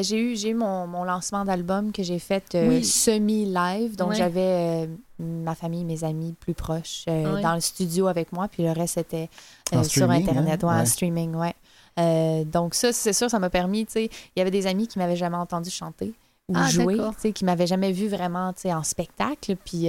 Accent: Quebec, Canada; je viens du Québec. Donc, j'ai passé 7-8 ans à l'extérieur.

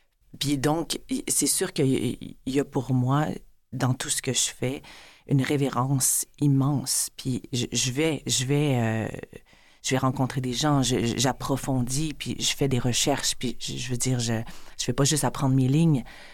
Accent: China; des fois, là, je suis chinoise, mais là, j'ai joué récemment une japonaise.

